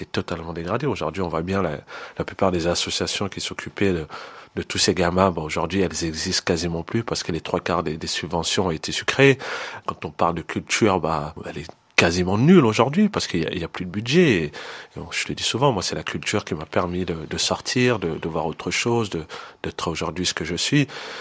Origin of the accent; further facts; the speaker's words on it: Paris, Île-de-France, France; born there; Moi, enfin, j'explique que j'ai été gamin dans ce quartier. Je suis né à Paris, mais je suis arrivé dans ce quartier, je devais avoir 2-3 ans.